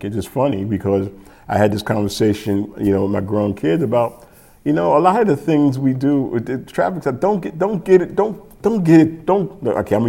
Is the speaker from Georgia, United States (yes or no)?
no; New York, United States; When it moved from, because, you know, I'm from New York, so rap was, the elevation, the change of rap.